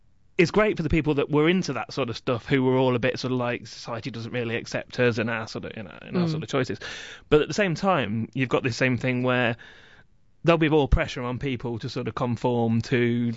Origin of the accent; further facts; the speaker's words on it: East Midlands, United Kingdom; I also grew up in Leicestershire.